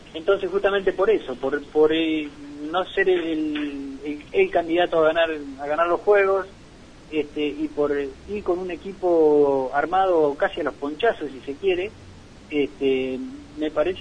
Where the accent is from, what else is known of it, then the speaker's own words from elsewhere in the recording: Argentina; Obviamente, como argentino, quiero que le vaya bien a todos estos jugadores